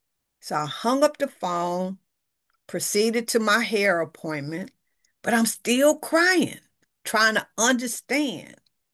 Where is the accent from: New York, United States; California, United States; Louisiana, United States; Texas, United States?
California, United States; Los Angeles; So that's why I always make it a point to tell people that I was born and raised in Watts, because it was still Watts when I left there.